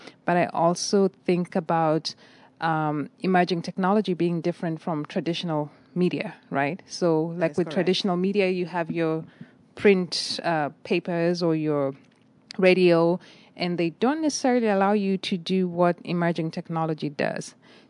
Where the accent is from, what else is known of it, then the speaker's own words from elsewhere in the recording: Nairobi, Kenya; moved away as an adult; now in Texas, United States; I'm originally from Kenya. Was born and raised in Nairobi, Kenya. Did my high school in Kenya, and shortly after completing my high school education there, I immigrated to the United States in 1996. And I have been in Texas pretty much throughout that whole time